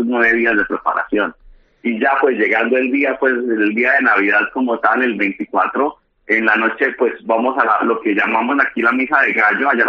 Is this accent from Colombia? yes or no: yes; Colombia; como por ejemplo en mi tierra que es muy diferente del resto de Colombia